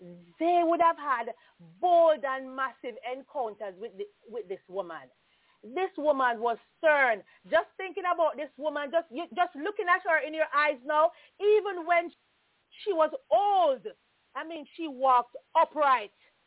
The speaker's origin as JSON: {"language": "English", "country": "Jamaica", "tie": "born or raised there", "said": "So from one sister to another sister, we have shared so many stories about our growing up in Jamaica, and more so, Crescent all age"}